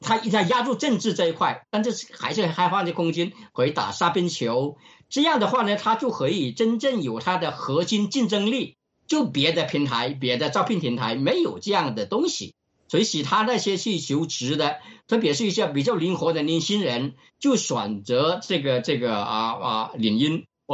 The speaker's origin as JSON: {"language": "Chinese", "country": "Australia", "said": "我们澳大利亚人"}